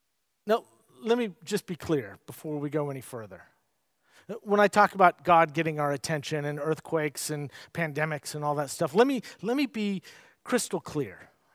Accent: California, United States; Now, many of you know that I grew up in California.

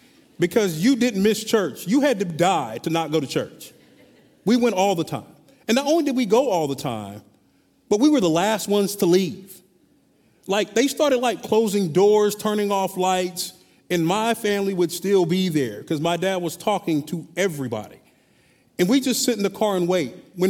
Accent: Wichita, Kansas, United States; I grew up in Wichita, Kansas, and I was born into this church thing.

